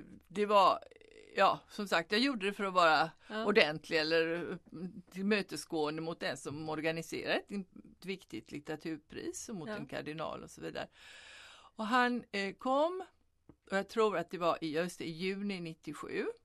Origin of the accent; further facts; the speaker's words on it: Sweden; Och då blev man ju väldigt stolt som svensk.